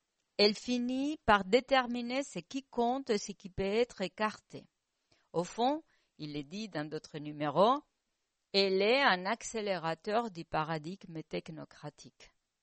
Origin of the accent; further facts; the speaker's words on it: Spain; French is a second language; also born or lived in Italy; Vous l'entendez de mon accent. Je suis espagnole. Et j'ai vécu beaucoup en Italie.